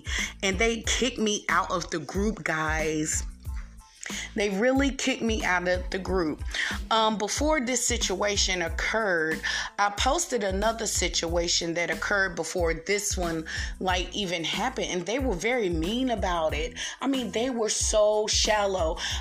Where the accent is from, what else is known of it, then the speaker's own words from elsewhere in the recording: Raleigh, North Carolina, United States; People, I have never been so embarrassed in my hometown. That is my hometown, Raleigh, North Carolina.